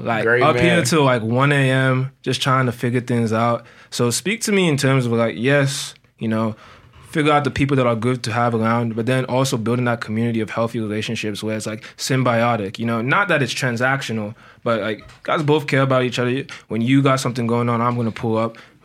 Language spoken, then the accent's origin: English; Frederick, Maryland, United States; like, I grew up in Frederick, and shout out to all my dogs in Frederick, but I'm not going to lie to you, that was not the place for me.